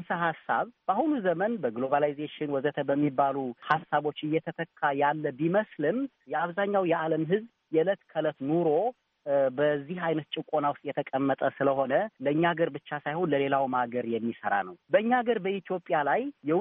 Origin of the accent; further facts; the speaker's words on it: Lalibela, Amhara, Ethiopia; በገጠር አካባቢ ነው ያደግኩት፣ ላሊበላ በሚባለው ቦታ። ያው ሁሉም የሀገራችን ሰው በሚያውቀው ቦታ ነው ተወልጄ ያደግኩት።